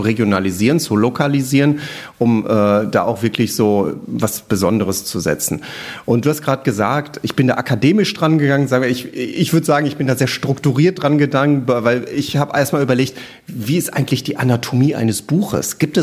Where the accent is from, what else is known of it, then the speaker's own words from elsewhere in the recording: Dortmund, North Rhine-Westphalia, Germany; ich komme aus Dortmund und der Thriller spielt in Dortmund